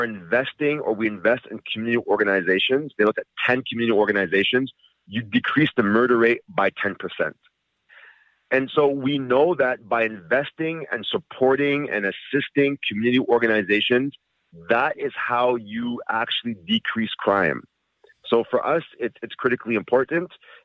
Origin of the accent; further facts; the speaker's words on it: Saint Elizabeth, Jamaica; Listen, you do not need to vote for me because I'm from St. Elizabeth, Jamaica